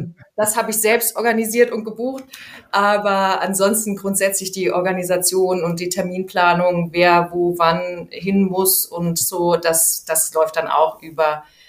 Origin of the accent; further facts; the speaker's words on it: Rhineland-Palatinate, Germany; Also es gibt, da ich gebürtig aus Rheinhessen komme, das ist eins der 13 deutschen Anbaugebiete.